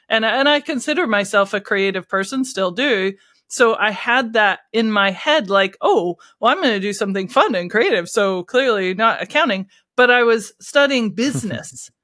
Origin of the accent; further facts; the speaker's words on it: United States; now in United Kingdom; I'm a British citizen. I've been here for 22 years. This is my country now. But I'm also originally from America.